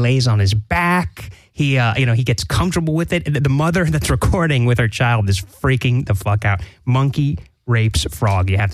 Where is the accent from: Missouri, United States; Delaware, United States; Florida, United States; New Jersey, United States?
Florida, United States; I grew up in South Florida.